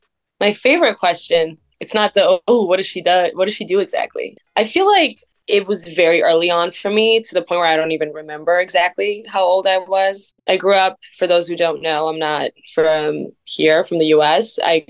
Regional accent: New York, United States; And I'm such a New Yorker in every other way in my life and how I am.

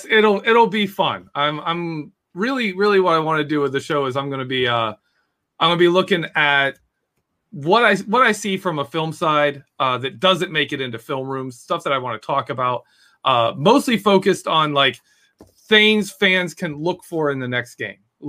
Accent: Ohio, United States; I want to throw in here, I grew up in Ohio, in Eastern Ohio, and I can attest to just how terrible Browns fans are.

